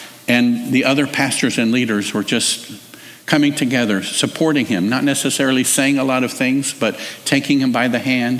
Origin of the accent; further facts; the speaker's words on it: United States; And I, as an American, I thought that's kind of strange.